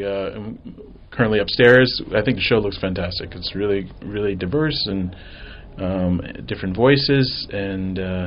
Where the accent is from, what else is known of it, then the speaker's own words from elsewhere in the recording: Florida, United States; I'm originally from Florida. The light in Florida is very different.